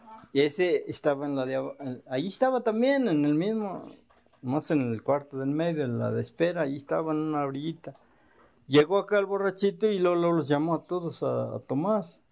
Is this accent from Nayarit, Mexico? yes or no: no; Morelos, Mexico; no, este es en Morelos, le digo, esto es en mi tierra